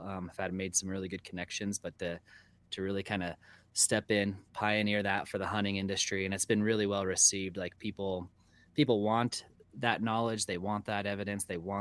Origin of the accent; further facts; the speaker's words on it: Salt Lake City, Utah, United States; I grew up in Salt Lake, really.